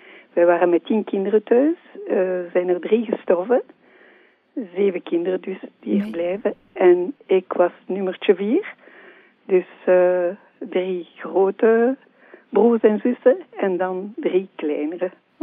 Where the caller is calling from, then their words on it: Forest, Brussels-Capital Region, Belgium; also born or lived in Ixelles; Ja, inderdaad. Ik woon dus momenteel in Vorst, maar wij hebben heel lang eigenlijk in Elsene gewoond.